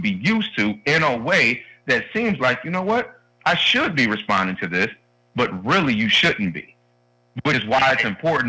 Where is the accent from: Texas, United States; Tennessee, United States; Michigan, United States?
Michigan, United States; Detroit; but I'm from Detroit originally, and Big Boy there is called Elias Brothers